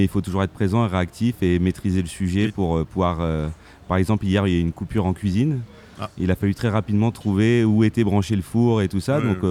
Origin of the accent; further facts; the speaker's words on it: Caen, Normandy, France; J'ai des clients à Caen, parce que je suis de Caen